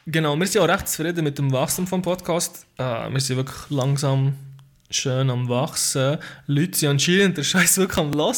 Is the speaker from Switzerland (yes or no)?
yes; Switzerland; da sind wir als Schweizer weit davon entfernt